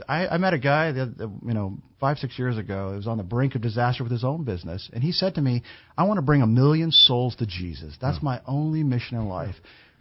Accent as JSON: {"language": "English", "region": "Hawaii", "country": "United States", "tie": "born or raised there", "said": "Parents, again, we're from California in the Dust Bowl era, you know, to Hawaii. I was blessed to grow up in Hawaii."}